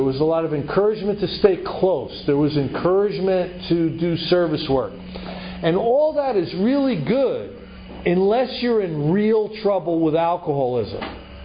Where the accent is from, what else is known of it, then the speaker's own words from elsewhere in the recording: New Jersey, United States; Because I'm from New Jersey, you know.